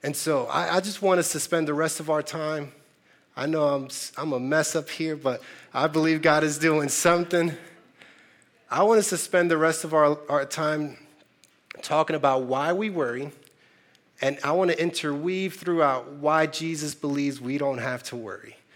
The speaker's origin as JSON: {"language": "English", "town": "Newark", "region": "New Jersey", "country": "United States", "tie": "born or raised there", "said": "I grew up in Newark, New Jersey, in low-income housing projects. We grew up on welfare"}